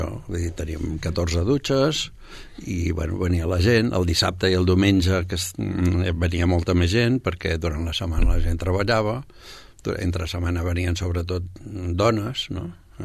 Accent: Barcelona, Catalonia, Spain; born there; Jo vaig néixer a Barcelona, a casa meva, va venir la comadrona

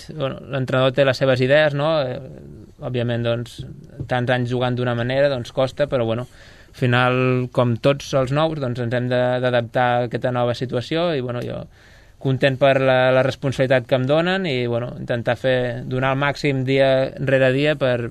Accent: Reus, Catalonia, Spain; i la veritat que sóc reusenc

